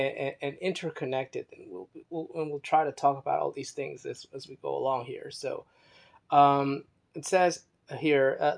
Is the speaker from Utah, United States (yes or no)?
no; Baltimore, Maryland, United States; now in New York, United States; I grew up in Baltimore. I went to high school there. I graduated university, college there. And of all the places on earth that I could call a hometown, I would say Baltimore is my hometown.